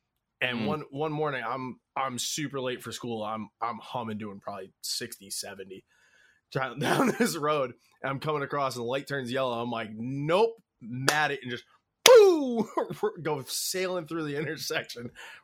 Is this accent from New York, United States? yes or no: no; Somers, Connecticut, United States; moved away as an adult; now in Ludlow, United States; So I grew up in Somers, Connecticut. I was born and raised there. Grew up. I was there until I was 23 or 24. That's when I moved out here, to Ludlow.